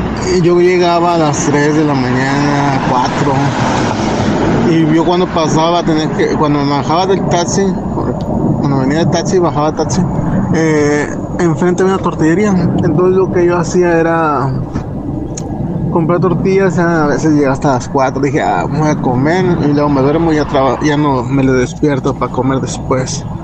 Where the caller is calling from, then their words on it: Las Vegas, Nevada, United States; de Las Vegas, ¿cómo están?